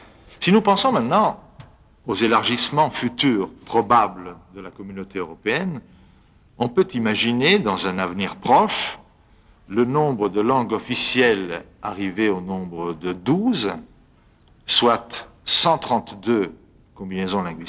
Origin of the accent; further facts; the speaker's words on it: Italy; French is a second language; je suis italien